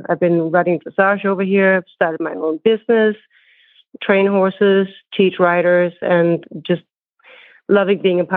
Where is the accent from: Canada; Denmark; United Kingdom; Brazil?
Denmark; moved away as an adult; now in United States; Yeah, so I grew up in Denmark and have been riding there my entire life. Came over here in 2001, I think.